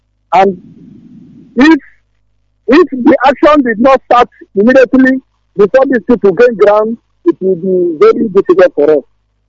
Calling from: Benin; I'm calling from Benin Republic.

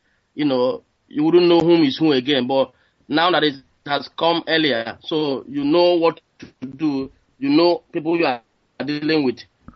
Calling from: Brussels, Brussels-Capital Region, Belgium; I'm calling from Brussels, Belgium.

